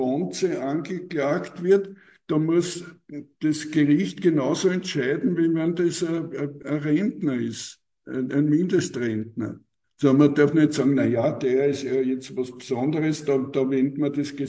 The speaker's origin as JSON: {"language": "German", "country": "Austria", "said": "Und da muss man dann als Österreicher sagen"}